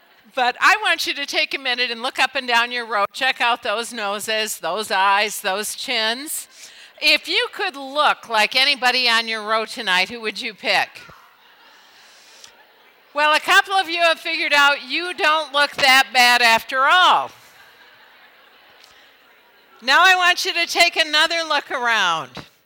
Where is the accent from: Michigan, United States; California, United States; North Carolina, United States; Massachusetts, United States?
Michigan, United States; I grew up in Michigan, and so I do know snow